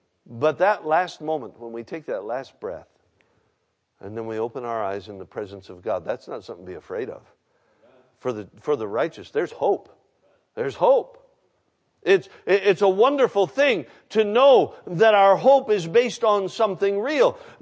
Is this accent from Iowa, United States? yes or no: no; Alaska, United States; I'm from Alaska. You know that. Spent all my life in Alaska. We'd fly into the villages, Eskimo villages, Indian villages, and have services.